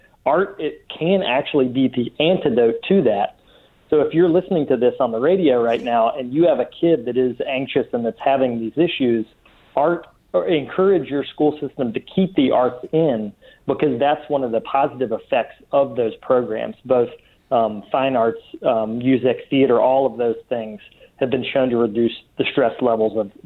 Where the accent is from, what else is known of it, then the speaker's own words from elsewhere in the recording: Virginia, United States; Yeah, I grew up in Virginia where the arts were supported when I was in school.